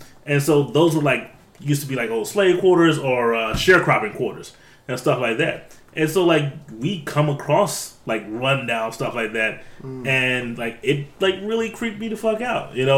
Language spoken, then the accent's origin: English; the South, United States; Like, I grew up in the South, in the country. The land that I live on used to be a fucking plantation.